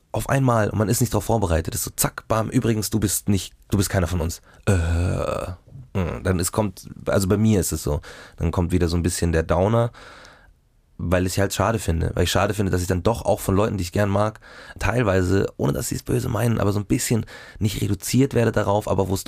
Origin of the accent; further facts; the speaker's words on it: Munich, Bavaria, Germany; born there; ursprünglich bin ich in München geboren und dann nach Mark Traben gezogen